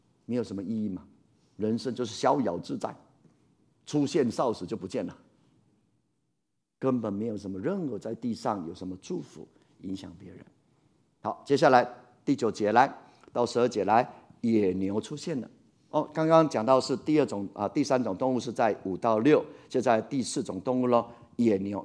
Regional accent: Puli, Nantou County, Taiwan; 以前我在埔里长大，跟水牛一起、泡在水里面游泳、长大的

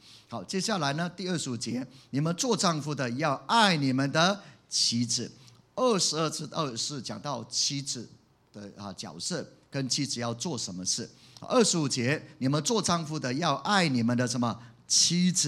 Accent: Taiwan; 我们台湾人结婚之后都说这关头家关头的，

